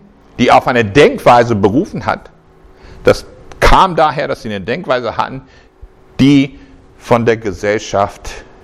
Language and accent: German; United States; Das beste Beispiel habe ich selbst erlebt, als ich aufgewachsen bin in den USA.